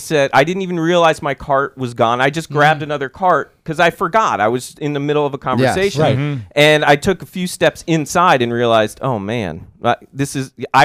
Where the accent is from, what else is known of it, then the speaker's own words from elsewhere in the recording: Germantown, Maryland, United States; I was in my hometown. I was in Germantown, Maryland.